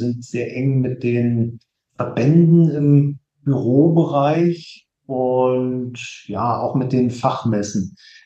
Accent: Germany; Also, ich bin in der DDR groß geworden.

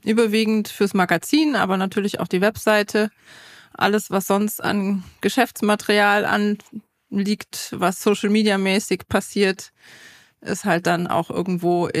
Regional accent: Aachen, North Rhine-Westphalia, Germany; bin gebürtig aus Aachen und ja, seit einer gewissen Zeit auch auf Umwegen wieder zurück nach Hause in die Richtung, in die Nähe von Aachen.

